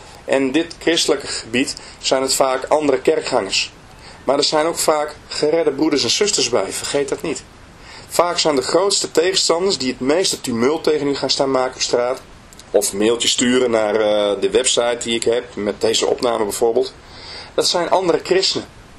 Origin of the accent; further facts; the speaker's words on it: Netherlands; En ik maakte hem duidelijk dat ik uit Nederland kwam